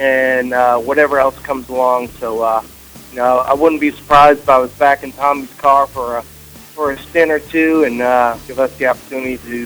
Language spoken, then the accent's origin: English; New York, United States; win our first race at Watkins Glen International in my home state of New York